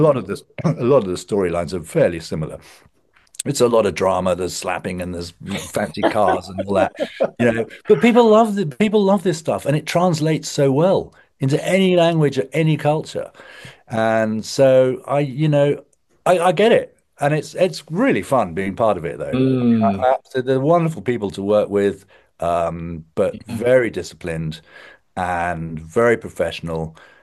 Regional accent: England, United Kingdom; accent: English; now in United States; So the answer to your question is, I stick to my English accent.

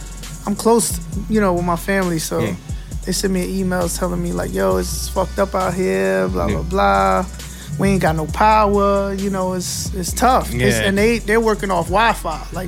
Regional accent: Newark, New Jersey, United States; So for me, growing up in Newark was beautiful.

